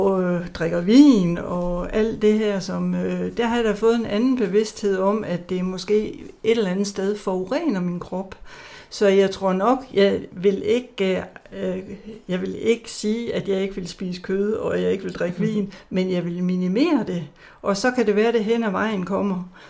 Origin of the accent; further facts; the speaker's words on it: Jutland, Denmark; Selvom vi kommer fra Jylland af